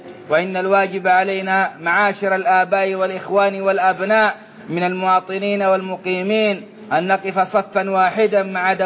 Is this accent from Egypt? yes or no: no; Saudi Arabia; في بلادنا السعودية